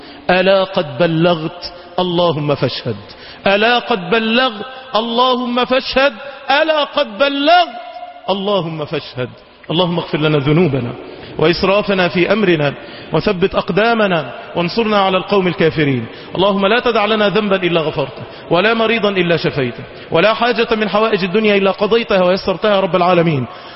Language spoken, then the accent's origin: Arabic; Egypt; اللهم أمننا في بلدنا مصر